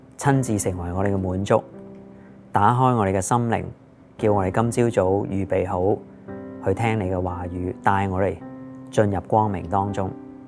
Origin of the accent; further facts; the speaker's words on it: Hong Kong; 不過作為一個香港人